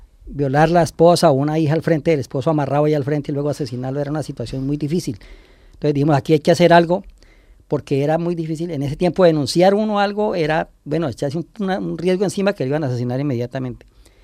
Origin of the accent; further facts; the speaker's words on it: Vista Hermosa, Meta, Colombia; also born or lived in Cundinamarca / Puerto Rico, Meta; Desde la edad de 7 años salí al municipio de Vista Hermosa Meta, en el departamento del Meta. A los 13 años salí de ahí, 12, salí desplazado hacia el municipio de Puerto Rico, en el departamento del Meta.